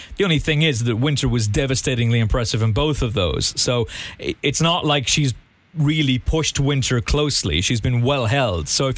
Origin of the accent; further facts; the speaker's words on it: Ireland; Now, I should, being an Irishman, say it's the Irish Oaks of the Curragh.